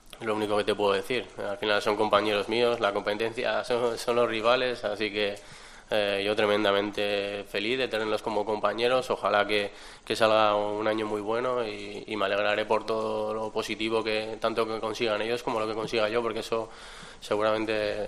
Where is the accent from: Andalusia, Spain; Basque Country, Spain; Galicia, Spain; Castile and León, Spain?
Basque Country, Spain; Bilbao; Sí, soy de Bilbao, pero bueno, mira, incluso el euskera, por desgracia, no lo tengo desde pequeñito.